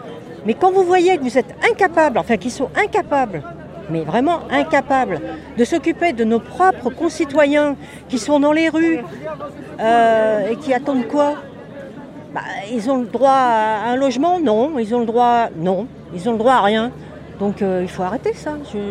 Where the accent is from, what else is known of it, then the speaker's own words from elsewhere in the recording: Suresnes, Île-de-France, France; Suresnes.